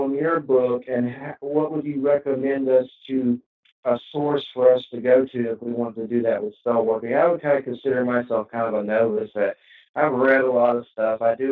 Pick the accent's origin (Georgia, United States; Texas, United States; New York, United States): Georgia, United States; I'm in Florida, but I'm originally from Georgia.